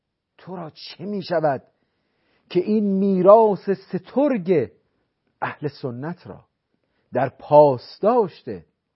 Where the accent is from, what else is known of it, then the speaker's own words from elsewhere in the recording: Iran; من به عنوان یک ایرانی بارها و بارها